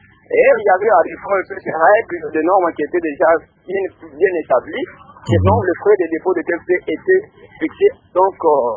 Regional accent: Kananga, Kasaï-Central, DR Congo; on a constaté que ici, chez nous, à Kananga

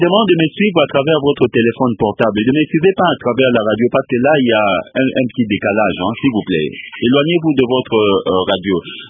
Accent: DR Congo; Mais en tant que Congolais, on voudrait voir des banques créés par l'argent des Congolais de l'étranger

